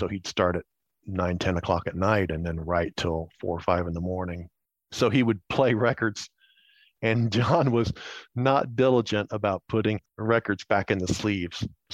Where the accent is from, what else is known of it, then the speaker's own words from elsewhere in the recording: Indiana, United States; He grew up in Michigan and Illinois, and I grew up in Indiana.